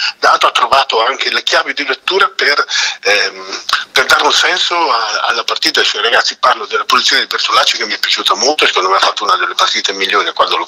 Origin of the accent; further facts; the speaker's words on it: Emilia-Romagna, Italy; io sono emiliano, lui era romagnolo, siamo due popoli differenti, devo dire, però il dialetto è abbastanza comune